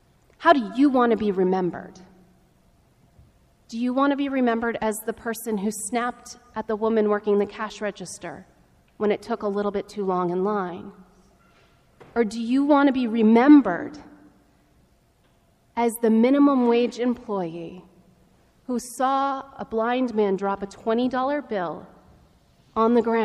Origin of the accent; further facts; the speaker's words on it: Maine, United States; now in Arlington, United States; I'm the assistant rector at the Parish of the Epiphany. I live in Arlington. I'm from Maine.